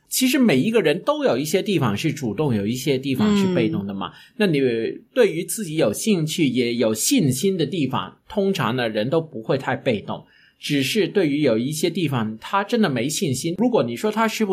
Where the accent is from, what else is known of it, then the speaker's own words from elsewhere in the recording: Guangdong, China; 就是我们广东人说的